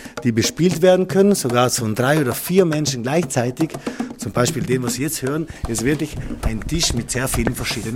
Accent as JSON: {"language": "German", "region": "Trentino-Alto Adige", "country": "Italy", "said": "Ich stamme aus dem Gardertal, aus den Alpen der Dolomiten und da haben wir natürlich viele Bäume"}